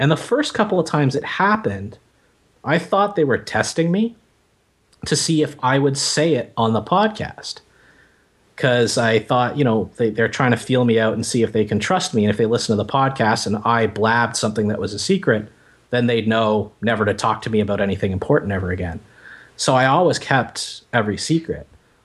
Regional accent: Toronto, Ontario, Canada; And I grew up my whole life in Toronto. Actually, this is the only place I've ever lived.

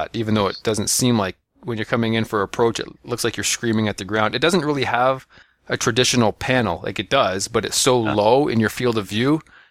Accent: Canada; as a Canadian in the States.

